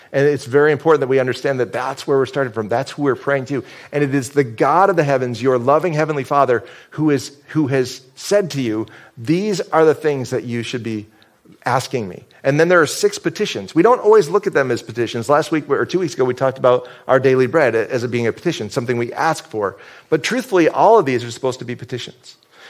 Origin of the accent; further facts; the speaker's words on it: Fulton, New York, United States; I grew up in Fulton, so we pick on Oswego.